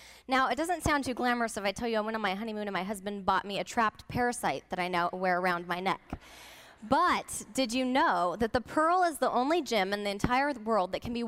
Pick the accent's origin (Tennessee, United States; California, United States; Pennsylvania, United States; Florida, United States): California, United States; Menifee; I grew up right here in the Menifee and Temecula Valleys. I went to Menifee Valley Middle School and Temecula Valley High School, and then I went on to Biola University.